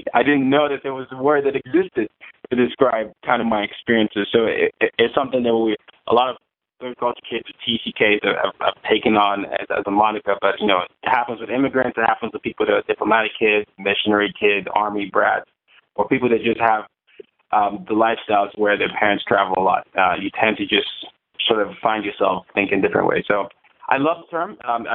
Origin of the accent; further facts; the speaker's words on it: Nigeria; I'm Nigerian. I grew up in 5 countries and 4 continents, and that was because of my dad's job.